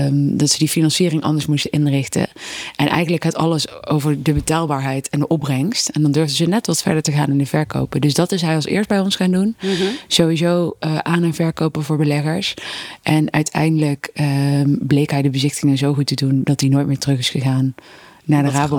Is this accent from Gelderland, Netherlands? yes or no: yes; Arnhem, Gelderland, Netherlands; Eén klein uitstapje naar Arnhem gemaakt, de plek waar ik vandaan kom.